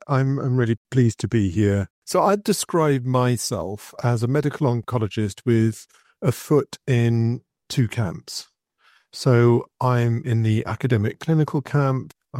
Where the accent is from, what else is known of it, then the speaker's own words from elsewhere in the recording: London, United Kingdom; So I grew up in London